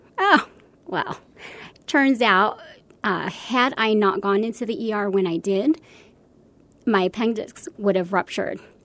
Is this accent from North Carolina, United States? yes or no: no; El Paso, Texas, United States; I am from the El Paso area. And given that, I know that there is not anything like that here in the West Texas, Southern New Mexico area.